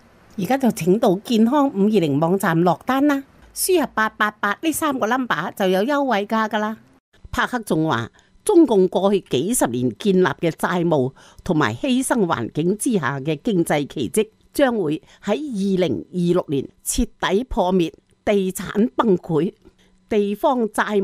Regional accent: Hong Kong; 所以香港人不用怕，虽然香港特区政府这个邪党就对我们香港人特别苛刻，压制香港人

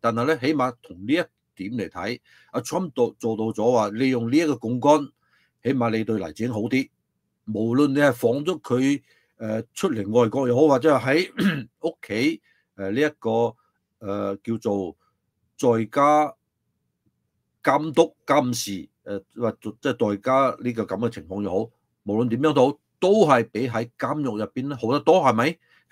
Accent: United States; 我自己作為美國人咧，我係感恩嘅

